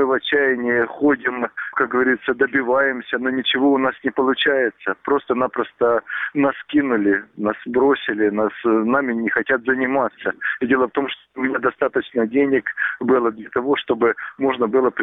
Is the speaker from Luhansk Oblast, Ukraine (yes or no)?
no; Crimea, Ukraine; now in Kyiv, Ukraine; Я переселенец, вынужденный из Крыма. Нахожусь на территории Украины, в городе Киеве, без средств существования.